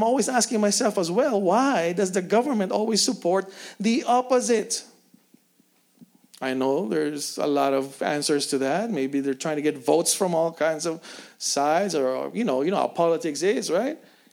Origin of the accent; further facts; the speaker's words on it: Philippines; since we're mostly Filipino here